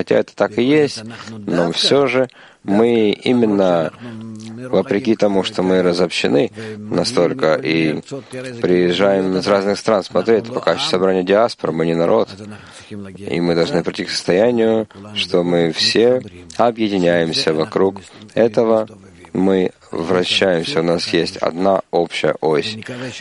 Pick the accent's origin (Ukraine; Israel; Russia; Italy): Israel; Я вырос в Израиле